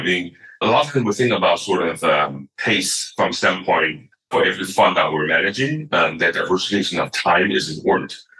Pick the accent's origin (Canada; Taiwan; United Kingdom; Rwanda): Taiwan; now in California, United States; I remember that's when I moved to California from Taiwan in 1983